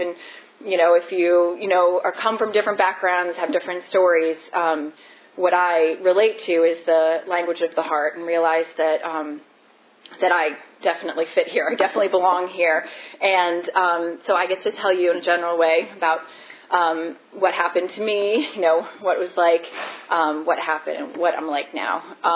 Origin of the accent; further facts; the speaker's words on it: Bethesda, Maryland, United States; I grew up in Bethesda, Maryland, a nice house, you know, parents that loved me